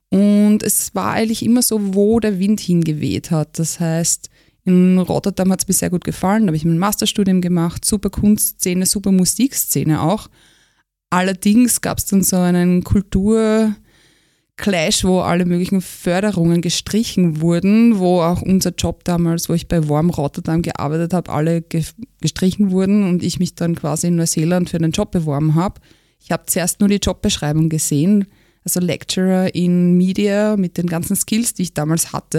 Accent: Knittelfeld, Styria, Austria; Immer wenn ich jemandem sage, ich komme aus Knittelfeld, kommen die wildesten Geschichten auf mich zu.

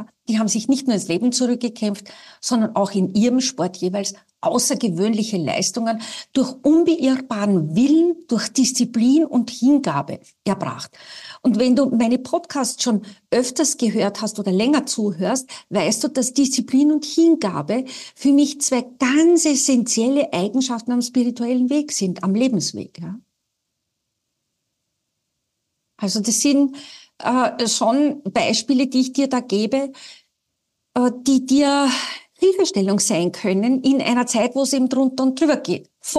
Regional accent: Austria; Also als Österreicherin, die ich ja nach wie vor bin

